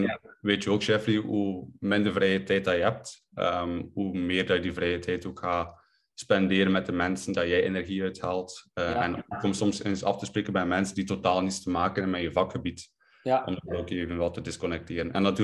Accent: Kortrijk, West Flanders, Belgium; now in Ghent, Belgium; Ik ben afkomstig van Kortrijk, maar ben momenteel woonachtig te Gent.

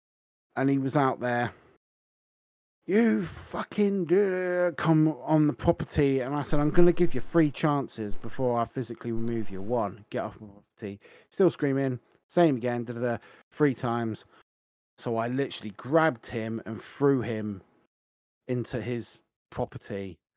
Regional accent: United Kingdom; And we're British, so we're allowed to moan about this.

